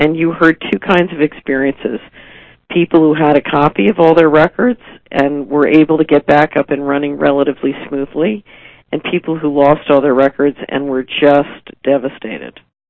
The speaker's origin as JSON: {"language": "English", "town": "Philadelphia", "region": "Pennsylvania", "country": "United States", "tie": "born or raised there", "said": "I grew up in Philadelphia, so it's near and dear to my heart."}